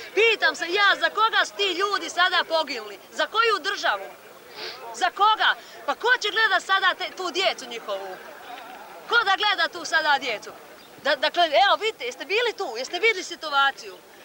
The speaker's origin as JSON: {"language": "Serbian", "town": "Okučani", "region": "Brod-Posavina County", "country": "Croatia", "said": "Ma ja sam iz Okočana, sa željeničke stance"}